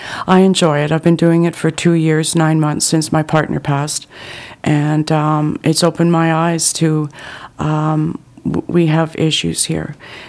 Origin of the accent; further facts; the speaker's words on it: Yukon, Canada; now in Salmon Arm, Canada; I'm from the Yukon Territories. We arrived here, my daughter and I, in 1991.